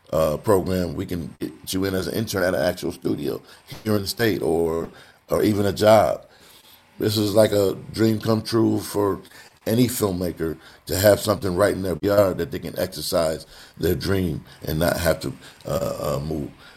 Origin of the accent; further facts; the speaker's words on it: Kalamazoo, Michigan, United States; I'm from Kalamazoo, but I live here. I've been here for about 10 years.